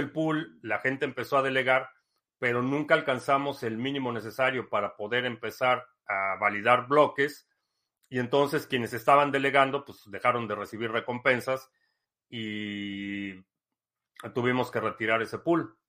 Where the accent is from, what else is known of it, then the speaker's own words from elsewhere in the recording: Mexico City, Mexico; now in United States; Soy mexicano, sí, nací en la Ciudad de México y vivo en Estados Unidos desde hace mucho. Antes de que muchos de ustedes nacieran, llegué a Estados Unidos en el 2005.